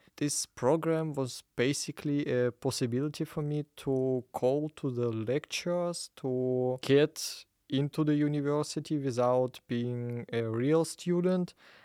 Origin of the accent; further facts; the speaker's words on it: Ukraine; now in Jena, Germany; I'm from Ukraine